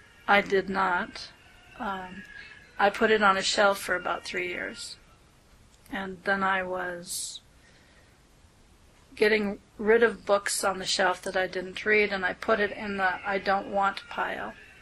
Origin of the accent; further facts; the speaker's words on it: New England, United States; I was brought up in New England in a very Christian area. I was brought up by Christian parents.